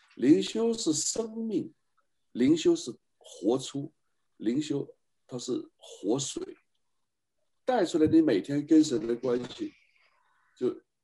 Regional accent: China; 你是被你的期望所捆绑了，这是我们中国人常见的呀。

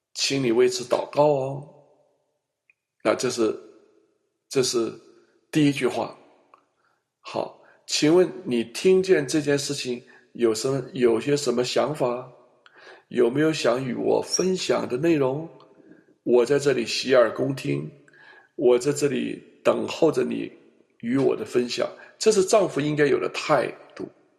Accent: China; 那这个就有点像我们中国人了

